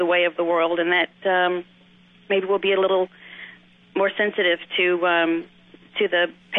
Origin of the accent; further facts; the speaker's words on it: United States; And as an American, I was very sort of cavalier about that.